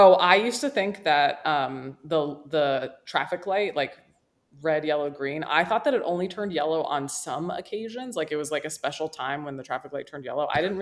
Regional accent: New Jersey, United States; we like tried to go to Shakespeare in the Park because I grew up in New Jersey

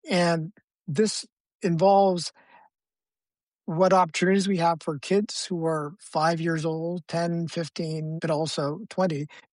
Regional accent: Canada; now in California, United States; So I'm in California. I'm originally from Canada.

